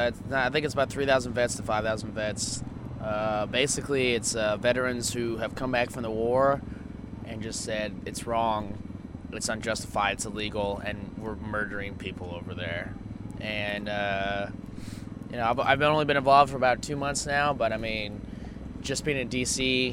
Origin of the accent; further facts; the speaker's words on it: Anchorage, Alaska, United States; Anchorage, Alaska.